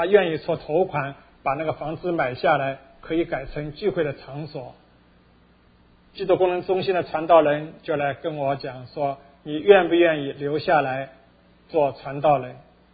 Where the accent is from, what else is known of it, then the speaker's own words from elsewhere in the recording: Shanghai, China; moved away as an adult; now in United States; 我是来自中国大陆上海，在那边出生，也在那边长大。来美国以前是在一所高校里边当老师教书，也做一些的研究。